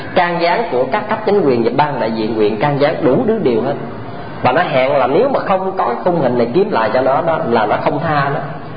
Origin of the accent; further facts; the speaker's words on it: Tra On, Vĩnh Long, Vietnam; ở chùa Thiên Phước ở quê tôi ở Trà Ôn á